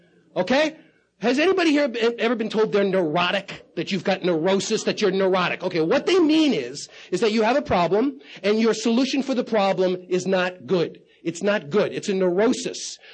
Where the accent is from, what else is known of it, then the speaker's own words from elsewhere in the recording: Bronx, New York, United States; I just had a real rough time of it growing up in the Bronx